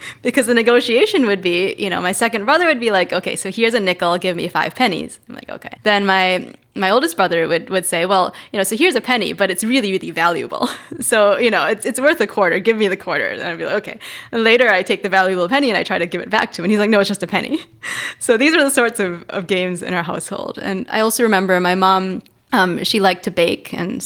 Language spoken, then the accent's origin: English; Madison, Wisconsin, United States; also born or lived in New York City; Well, when people ask me where I'm from, I say Madison, Wisconsin, because it's easier to say that. In reality, I was born near New York City.